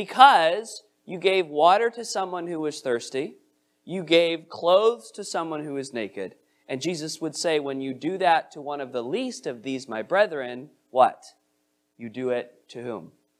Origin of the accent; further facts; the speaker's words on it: United States; And I think it's important for us as American capitalists, right, to be reminded of our obligations to the poor